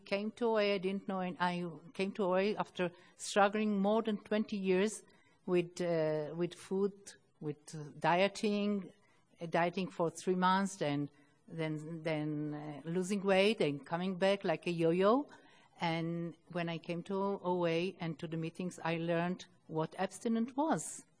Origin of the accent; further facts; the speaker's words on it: Israel; English is a second language; I'm compulsive overeater from Israel, Region 9.